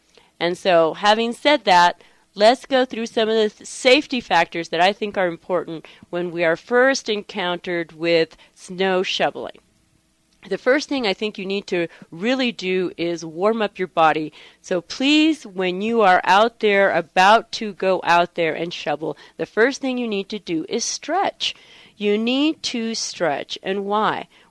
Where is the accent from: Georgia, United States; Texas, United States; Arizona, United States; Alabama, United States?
Arizona, United States; Tucson; moved away; also born or lived in Southern California; I grew up in Tucson, Arizona, and then my husband and I moved to Southern California for my husband's work. And we came via Southern California to New Mexico in 1991.